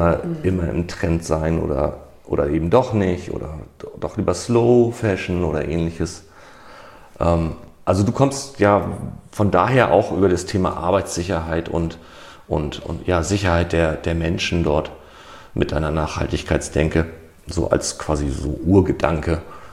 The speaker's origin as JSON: {"language": "German", "region": "Hamburg", "country": "Germany", "said": "Ich komme aus Hamburg, ne?"}